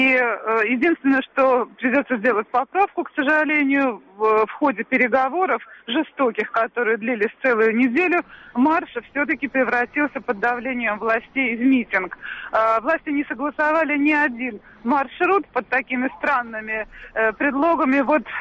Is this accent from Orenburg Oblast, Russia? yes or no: no; Saint Petersburg, Russia; и как петербурженка, да, которая здесь родилась